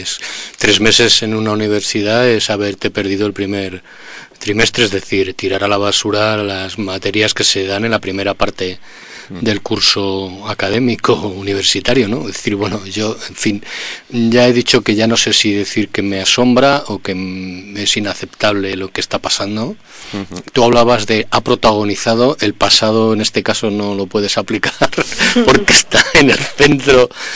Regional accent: Madrid, Community of Madrid, Spain; yo el jueves, como ciudadano madrileño, quiero una de las dos cosas

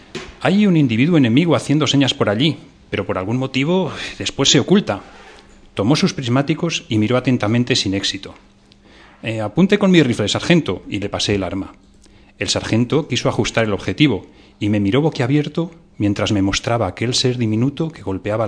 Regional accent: Castile and León, Spain; mi pueblo, yo soy de pueblo, de Segovia

